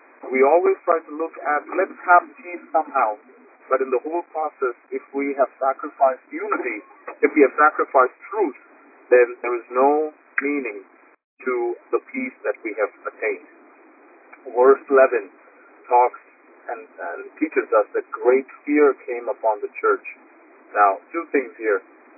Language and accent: English; India; this is something that we as an Indian community and we as a Malangara Orthodox Church need to understand deeply.